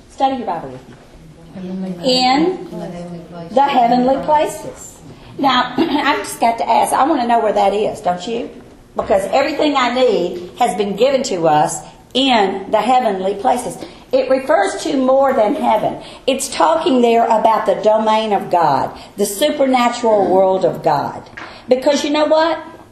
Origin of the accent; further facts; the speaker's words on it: United States; Now, I'm an American citizen.